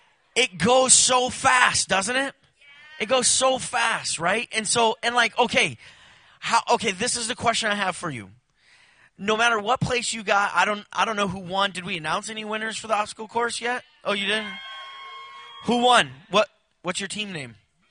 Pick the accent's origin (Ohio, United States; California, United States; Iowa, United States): California, United States; also born or lived in Louisiana; I grew up in California, went to Louisiana, started a youth group from scratch.